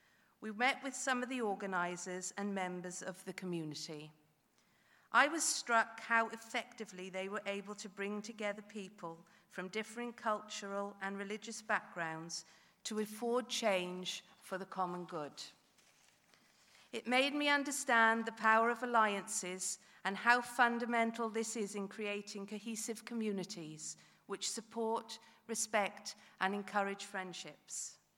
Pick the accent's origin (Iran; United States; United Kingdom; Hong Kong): United Kingdom; Builth Wells, Wales; I come from Mid Wales, just outside Bilth Wells. I live on a family farm with my husband Gareth and my two sons William and Johnny.